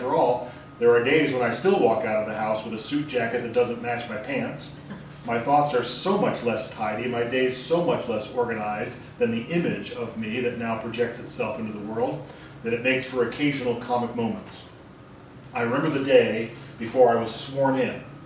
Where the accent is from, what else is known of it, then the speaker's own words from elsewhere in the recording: Columbus, Ohio, United States; I'm from Columbus, Ohio. I'm on the faculty at Trinity Lutheran Seminary there.